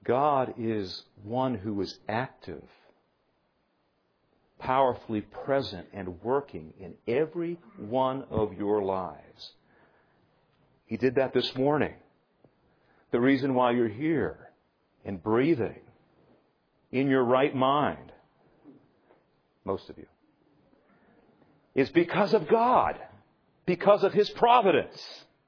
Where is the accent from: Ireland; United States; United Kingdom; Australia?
United States; Maine; I grew up in Maine, and it could get very, very cold there.